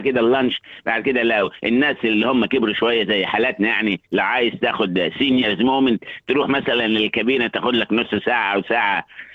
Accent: Port Said, Port Said Governorate, Egypt; أنا من بورسعيد

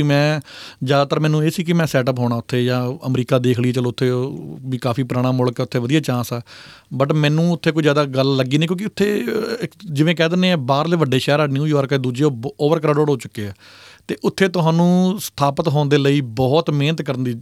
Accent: Muktsar, Punjab, India; ਮੈਂ ਮੁਕਤਸਰ ਤੋਂ ਬਿਲੋਂਗ ਕਰਦਾ, ਮਾਲਵੇ 'ਚ ਇੱਕ ਖੂਬਸੂਰਤ ਸ਼ਹਿਰ ਆ

